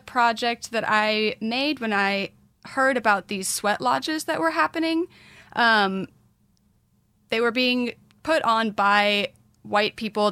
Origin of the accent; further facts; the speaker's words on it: Kansas City, Missouri, United States; Yeah, I grew up in Kansas City with my mother, and my nativeness was on my father's side.